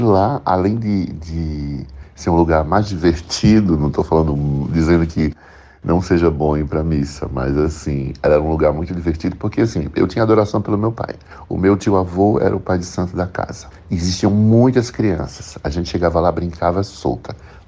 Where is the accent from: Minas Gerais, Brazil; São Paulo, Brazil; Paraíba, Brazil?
Paraíba, Brazil; João Pessoa; born there; Eu nasci na Paraíba, na cidade de João Pessoa, em 1959. Portanto, hoje eu tenho 63 anos